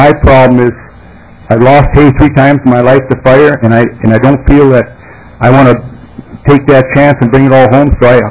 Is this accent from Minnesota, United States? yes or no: yes; Lancaster, Minnesota, United States; I'm from Lancaster, Minnesota. I come over 400 miles for this. I give you an idea. I live about a mile from the Canadian border and about 20 miles from the North Dakota border.